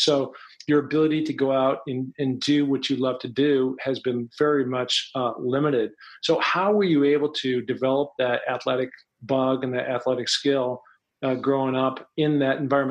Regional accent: Beirut, Beirut Governorate, Lebanon; just because the association with growing up in Beirut.

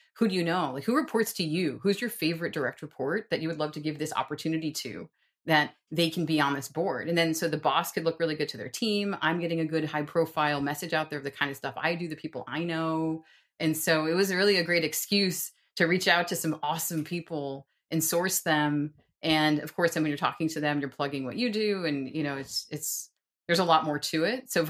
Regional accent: New York, United States; also born or lived in Washington, D.C.; now in Austin, United States; I'm from New York, but then I was in DC. That's where I met Steve, my husband.

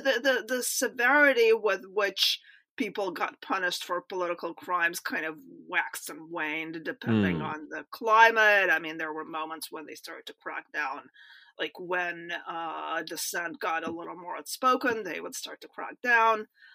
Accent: Moscow, Russia; Yeah, I was in Moscow. I actually have a book that was published in 1989 called Growing Up in Moscow.

